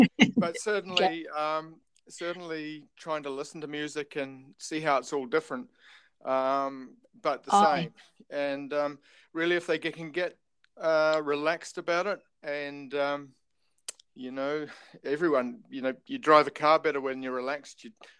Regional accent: Tauranga, Bay of Plenty, New Zealand; born there; I'm an old boy. I'm just about at that stage when the government starts paying me for doing nothing. You know, I was born in Tauranga in 1957

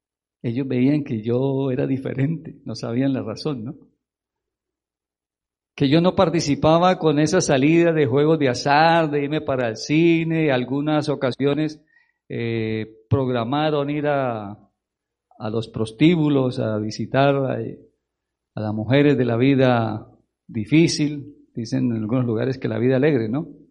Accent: Bucaramanga, Santander, Colombia; Yo vengo de la ciudad de Bucaramanga, en el departamento de Santander, estado de Santander, Colombia.

